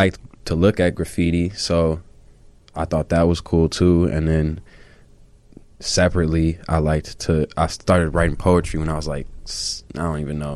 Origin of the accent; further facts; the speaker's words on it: Chicago, Illinois, United States; All right, so I come from Morgan Park, 115th, and Vincennes.